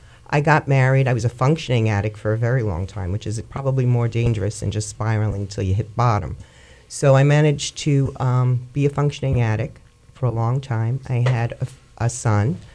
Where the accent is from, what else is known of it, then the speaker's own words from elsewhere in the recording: Brooklyn, New York, United States; born there; I was born in Brooklyn, but I didn't come from a family of drug addicts or alcoholics.